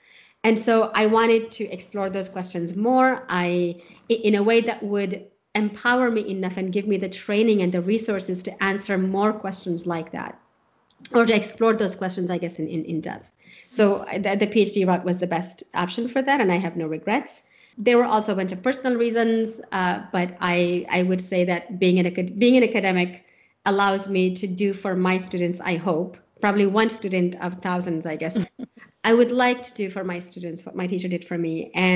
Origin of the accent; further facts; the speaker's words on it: Swat, Khyber Pakhtunkhwa, Pakistan; that's where I'm from. I'm from Swat, Pakistan. I was born there.